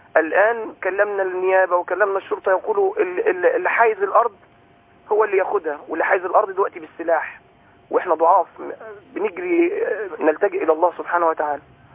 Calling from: Faiyum, Faiyum Governorate, Egypt; انا من الفيوم ومعرضين لفتنة شديدة

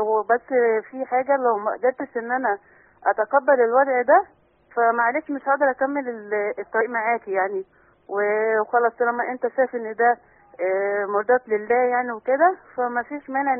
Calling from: Alexandria, Alexandria Governorate, Egypt; من الإسكندرية يا شيخ.

